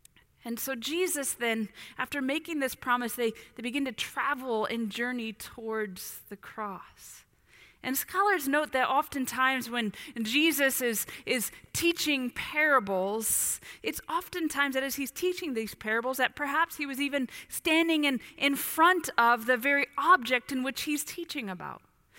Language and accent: English; Bourbonnais, Illinois, United States; moved away as an adult; also born or lived in upstate New York; I'll never forget my first major life transition when I left my hometown of Bourbonnais, Illinois, for the first time ever. I mean, of course, we traveled on vacations, but I left for good. Moved from Bourbonnais, Illinois to upstate New York. I was 23 years old.